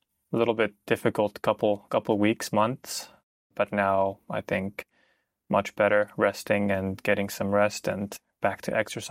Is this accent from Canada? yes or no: yes; Vancouver, British Columbia, Canada; also born or lived in Germany; I'm from Vancouver, Canada, so I started coaching there a little bit.